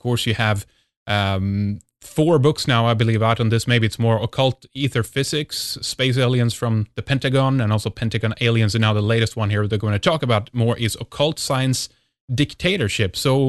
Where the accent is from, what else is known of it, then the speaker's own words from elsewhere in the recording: Sweden; from Sweden